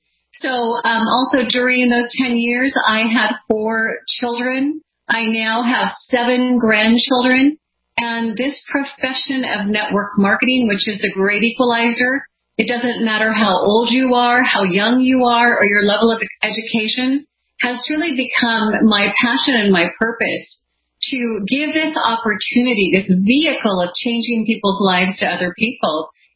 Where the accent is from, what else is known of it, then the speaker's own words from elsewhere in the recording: Montana, United States; So I grew up in Montana. I'm one of seven children.